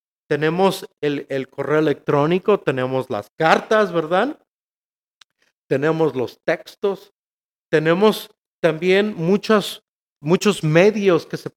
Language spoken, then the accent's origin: Spanish; Mexico; A pesar de que soy mexicano, yo no soy de Tesalónica.